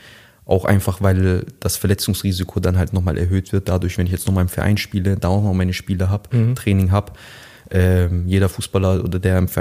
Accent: Stuttgart, Baden-Württemberg, Germany; moved away as an adult; now in Frankfurt, Germany; ich bin eigentlich in Stuttgart geboren und aufgewachsen. Mhm. Ich wohne jetzt seit einem Jahr in Frankfurt ungefähr. Und ich bin fürs Studium eigentlich nach Frankfurt gezogen

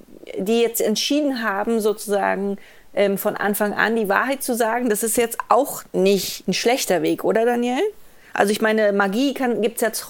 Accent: East Germany, Germany; Ich komme aus der DDR. Wir haben da nichts. Gab's nicht.

